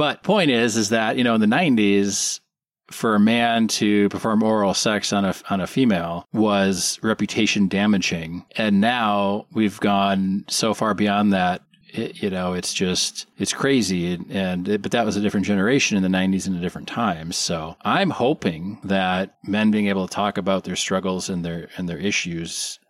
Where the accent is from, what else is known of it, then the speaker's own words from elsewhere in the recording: Wisconsin, United States; Yeah. Well, I'm from Wisconsin, but he was our hero first.